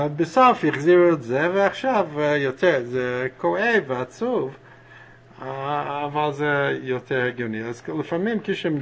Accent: New York, United States; Hebrew is a second language; moved away as an adult; now in Israel; כשאני גדלתי באזור ניו יורק

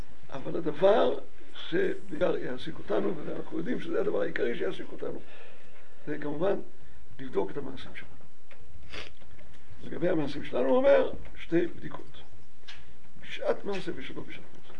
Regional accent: Jerusalem, Jerusalem District, Israel; אני הייתי ירושלמי

